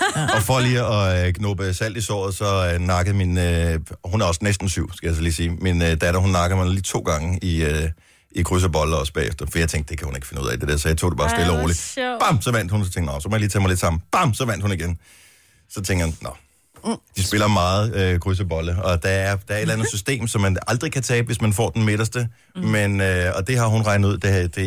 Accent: Region of Southern Denmark, Denmark; nu er jeg jo Fynbo.

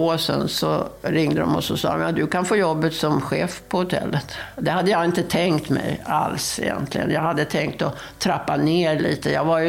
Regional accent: Värmdö, Stockholm County, Sweden; now in Visby, Sweden; Nej, jag är från Stockholm, eller närmare bestämt från Värmdö utanför Stockholm. Så där har jag bott tills jag flyttade hit ner och började jobba med hotellet.

